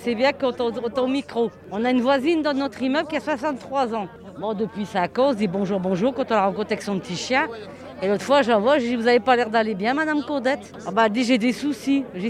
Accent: Seclin, Hauts-de-France, France; moi je suis de Seclin vu que je suis de l'Équin.

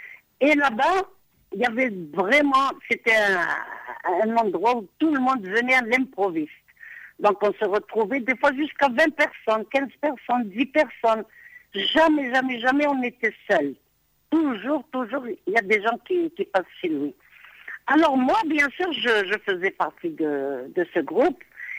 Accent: Béjaïa, Béjaïa Province, Algeria; Moi, je suis originaire de Bougie, donc j'habitais Bjaïa.

